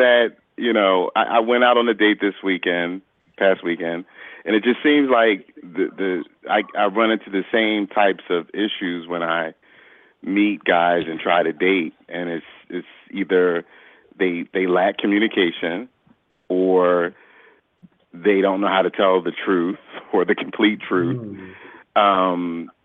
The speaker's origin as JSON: {"language": "English", "town": "Philadelphia", "region": "Pennsylvania", "country": "United States", "lives_now": "Elkton, United States", "said": "But I'm from Philadelphia, so I have two areas."}